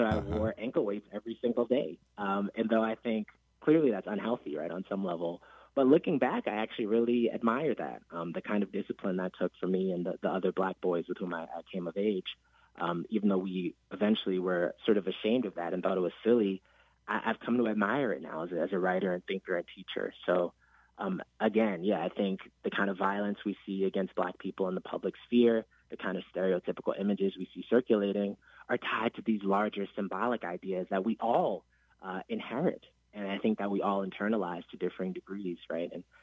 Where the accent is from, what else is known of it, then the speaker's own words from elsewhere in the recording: New York, United States; So I'm from New York originally, and you know, I first learned the name Amadou Diallo when I was 11 years old.